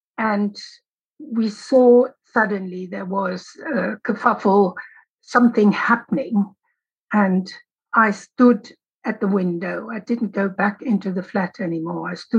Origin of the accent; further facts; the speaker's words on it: Berlin, Germany; growing up in West Berlin